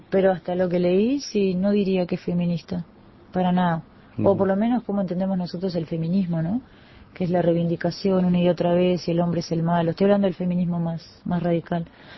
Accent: Uruguay; en general el personaje o la persona venezolana no tiene nada que ver con lo que somos nosotros los uruguayos

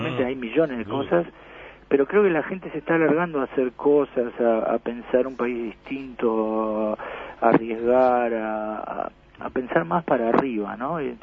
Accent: Parque Plata, Uruguay; also born or lived in United States; Yo me crié, o sea, de chico en Parque Plata iba todos los fines de semana y pasaba todos los veranos. Mis viejos tenían casa ahí en la 16, a una cuadra de las 50 metros. Después nos fuimos a vivir a Estados Unidos

